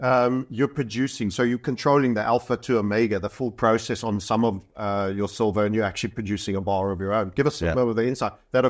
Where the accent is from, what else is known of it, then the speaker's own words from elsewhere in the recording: South Africa; I remember as a South African